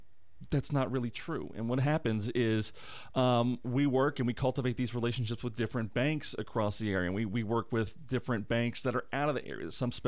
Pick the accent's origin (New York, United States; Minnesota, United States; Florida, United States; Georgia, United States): Florida, United States; Pensacola; You know, I grew up in Pensacola, so I know the area